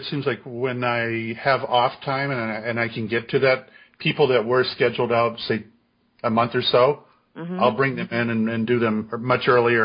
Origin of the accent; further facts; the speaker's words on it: Florida, United States; born there; now in Salem, United States; I was born in Florida, and this is where I ended up after retirement, but you got to wonder, was there a life plan that put me in Salem, Massachusetts, of all places, you know.